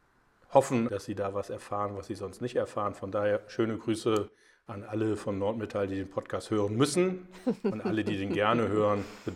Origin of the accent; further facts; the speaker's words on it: Cologne, North Rhine-Westphalia, Germany; Und ich bin jemand, der natürlich als Kölner auch ab und zu mal ein bisschen Lockerheit reinbringt.